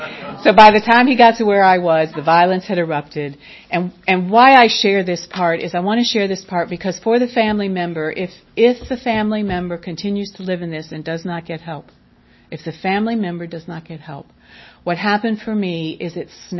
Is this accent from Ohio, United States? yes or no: no; Miami, Florida, United States; also born or lived in California; And so I married the first time and I moved to California. I grew up in Miami.